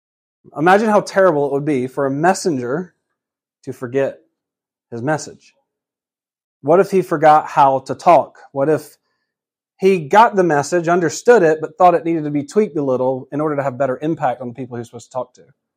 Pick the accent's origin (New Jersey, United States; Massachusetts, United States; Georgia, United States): Georgia, United States; I remember growing up in Georgia one time in a church, there's this pastor that visited, and he was a traveling preacher.